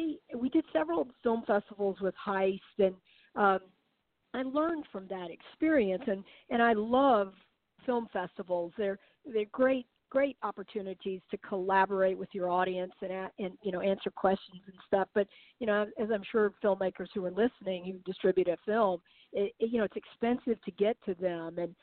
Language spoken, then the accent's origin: English; the South, United States; it's also partially a memoir of mine growing up in the South with my family's involvement in slave ownership.